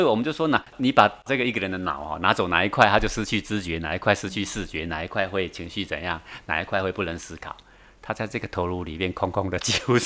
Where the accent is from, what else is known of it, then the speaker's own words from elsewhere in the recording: China; 这就是我们中国人常常说的